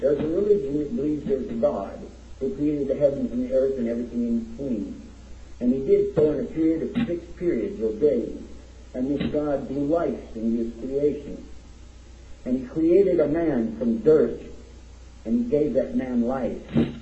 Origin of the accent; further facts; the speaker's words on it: Texas, United States; But, you know, I'm from Texas, and you got to cut me some slack. And as they say, don't mess with Texas.